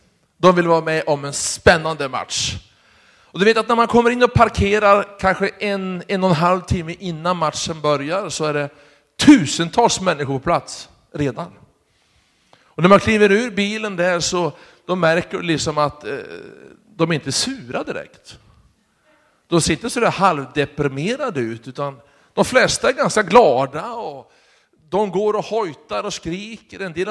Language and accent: Swedish; Sweden; born there; Men nu är vi födda i Sverige, så vi är ju sådana.